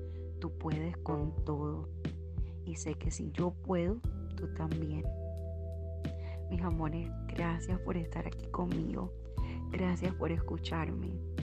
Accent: Cuba; los que me conocen saben que soy cubana. Y en Cuba no tenía muy buena posición. Al contrario, éramos muy pobres.

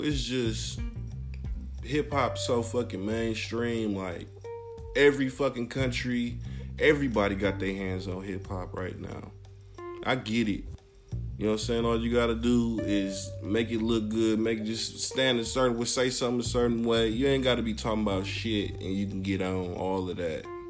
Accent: Milwaukee, Wisconsin, United States; I was like, where you from? I was like, I'm from Milwaukee. I was like, man, you sound like you from Cali.

